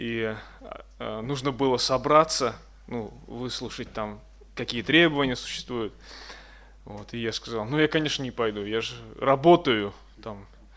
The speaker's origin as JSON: {"language": "Russian", "town": "Tolyatti", "region": "Samara Oblast", "country": "Russia", "said": "я из Тольятти."}